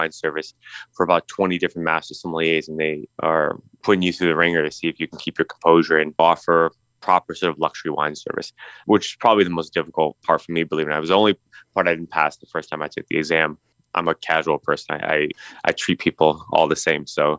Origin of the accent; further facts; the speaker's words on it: Washington, District of Columbia, United States; Because obviously, you know, I grew up in Southeast D.C. and I went to Anacostia Senior High School.